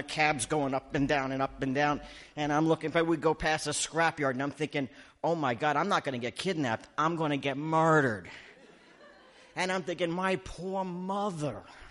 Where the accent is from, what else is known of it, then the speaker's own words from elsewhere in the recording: Canada; no, Canadian. I'm from Canada.